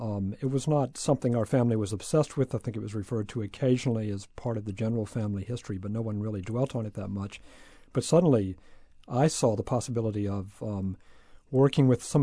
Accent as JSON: {"language": "English", "region": "North Carolina", "country": "United States", "tie": "born or raised there", "said": "a sort of belated love letter to my home state."}